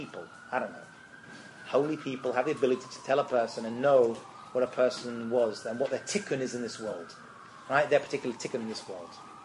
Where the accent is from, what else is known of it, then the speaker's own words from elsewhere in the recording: England, United Kingdom; And I'm from England.